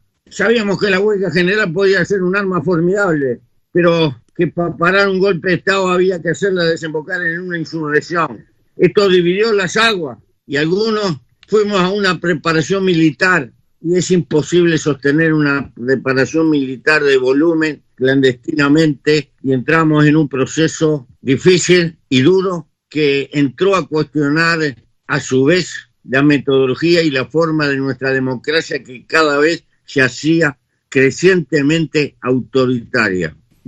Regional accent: Uruguay; Y en mi país impuso un cambio político fenomenal. Había una fuerza política, el Partido Colorado, que había gobernado 90 años consecutivos y perdió todo el gobierno y las intendencias locales.

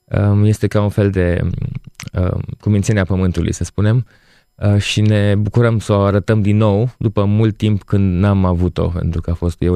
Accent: Timișoara, Timiș County, Romania; Eu sunt de la Timișoara.

